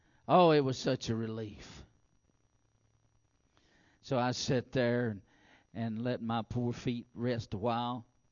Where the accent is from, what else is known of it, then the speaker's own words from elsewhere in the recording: Kentucky, United States; And I thought, I'm from Kentucky, and there is no way that I'm getting off this plane being from Kentucky and being barefoot.